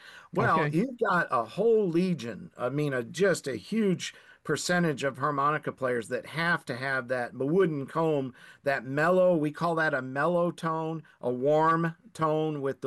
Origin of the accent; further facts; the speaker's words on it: Marcellus, Michigan, United States; also born or lived in Indiana, United States; I grew up here in Marcellus, Michigan, this town where I live now, this house that I live in, that I'm sitting in right now when I'm talking to you.